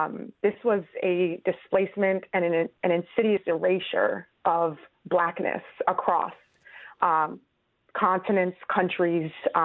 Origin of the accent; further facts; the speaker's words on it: United States; I grew up in America in our educational system, and I think there's a lot of history that is left out.